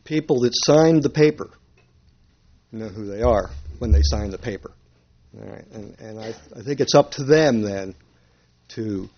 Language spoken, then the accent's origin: English; Delaware, United States; I love living in Delaware. I was born and raised in Delaware, and it was the first state that started the greatest nation in the country